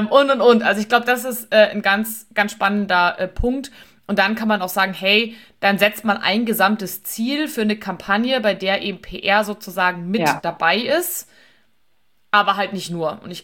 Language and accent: German; Bavaria, Germany; ich vergesse immer, dass ich komme aus Bayern, da ist es, ja.